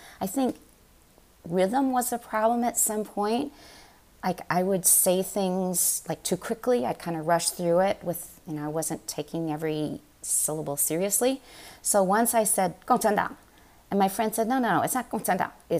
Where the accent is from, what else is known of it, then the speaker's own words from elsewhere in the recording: St. Paul, Minnesota, United States; And then 1 year in my hometown in St. Paul, they had something called the Twin City Institute for Talented Youth in the summer.